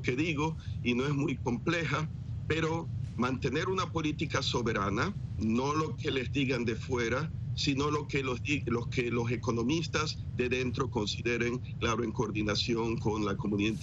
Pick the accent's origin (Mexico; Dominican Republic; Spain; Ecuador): Ecuador; la realidad ecuatoriana, y yo soy ecuatoriano